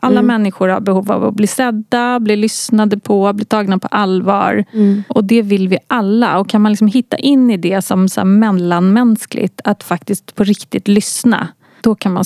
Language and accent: Swedish; Lidingö, Stockholm County, Sweden; jag är uppvuxen på Lidingö. Och det var liksom 80-tal och det var väldigt liksom snobbigt i min skola och tuff miljö.